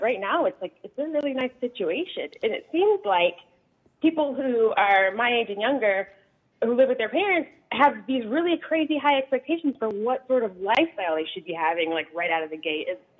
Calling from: Rosendale, New York, United States; So I'm calling from Rosendale, and my situation.

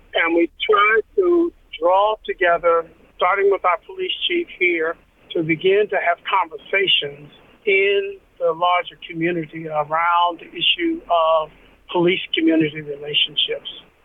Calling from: Oberlin, Ohio, United States; I am calling in from Oberlin, Ohio. I live here in Oberlin.

